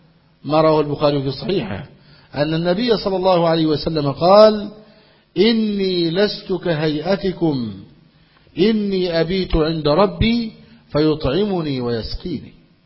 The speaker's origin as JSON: {"language": "Arabic", "country": "Egypt", "said": "يعني عندنا في مصر بطل الاتفاق"}